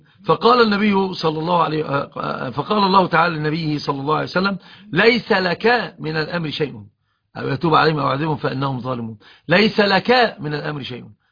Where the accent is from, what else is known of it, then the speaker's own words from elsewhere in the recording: Egypt; والصعيد عندنا في مصر أكثر الناس يفعلون هذا الباب